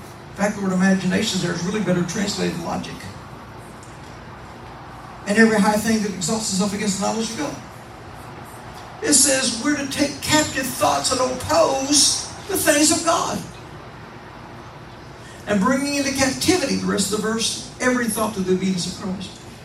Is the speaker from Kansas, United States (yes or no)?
yes; Kansas, United States; now in Tennessee, United States; Even though I was raised in Kansas, I've been in the South for 62 years. Been in the South. I'm a farm boy, Southern boy. I love Tennessee.